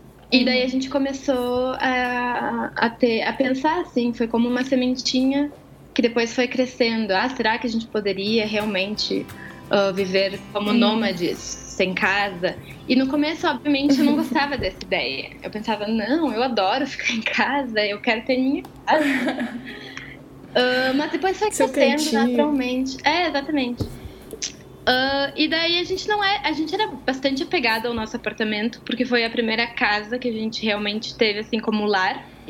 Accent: Porto Alegre, Rio Grande do Sul, Brazil; Eu nasci em Porto Alegre, cresci aí no Rio Grande do Sul.

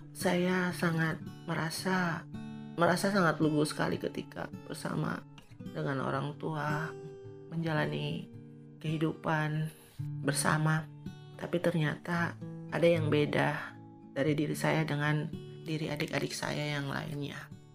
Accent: Maluku, Indonesia; also born or lived in Dili, Timor-Leste; akhirnya Timur Timur memutuskan diri untuk berpisah dengan Indonesia, dan kami pulang ke Maluku. Saya melanjutkan sekolah SMP di Maluku, di kampung mama saya

